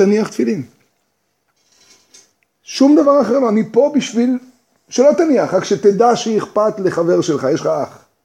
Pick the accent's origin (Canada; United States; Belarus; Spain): United States; אמריקאי, שכמו שאני יושב פה עכשיו, גם הייתי יכול להיות לא עלינו מתבולל לגמרי